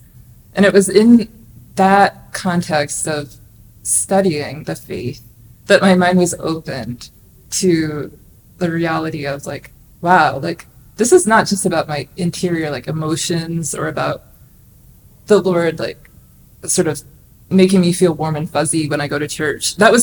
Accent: New Brunswick, Canada; I'm from Canada. I grew up in New Brunswick, and I'm one of six kids. I'm the third of six kids. And my mother was born in England. My dad was born in the States.

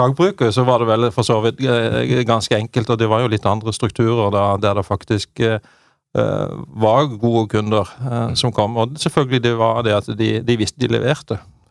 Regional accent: Mandal, Agder, Norway; Nei, altså, født og oppvokst i Mandal i Vest-Agder, i Bjelland. Lita bygd der.

